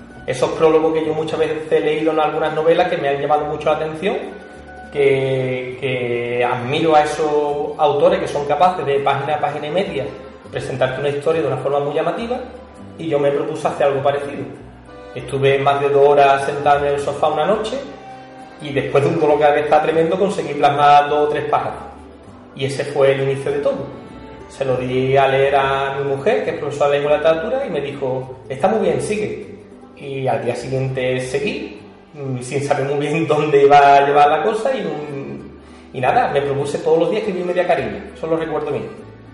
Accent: Cádiz, Andalusia, Spain; porque yo soy de Cádiz, no podía ser de otra manera

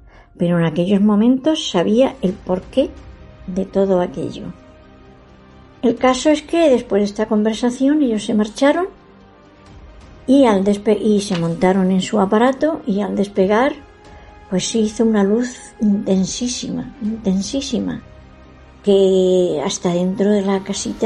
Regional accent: Jumilla, Region of Murcia, Spain; Nací y me crié en Jumilla, provincia de Murcia.

